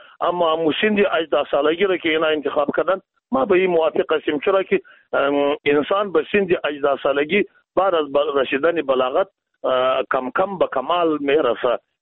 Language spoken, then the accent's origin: Persian; Afghanistan; ما شما از افغانستان هستیم